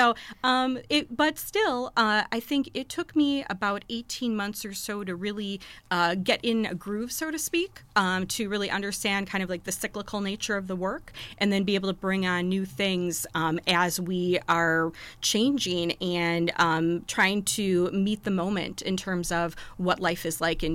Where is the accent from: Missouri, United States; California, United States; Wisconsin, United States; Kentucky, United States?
Wisconsin, United States; Milwaukee; So I grew up in southeastern Wisconsin. I grew up in Milwaukee, actually. Lived in Milwaukee all of my life.